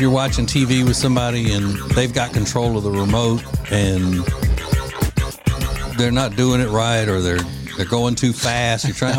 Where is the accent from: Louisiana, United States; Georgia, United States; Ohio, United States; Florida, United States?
Louisiana, United States; Winfield; growing up in Winfield, Louisiana, I never knew anybody either that had gone to a kibbutz.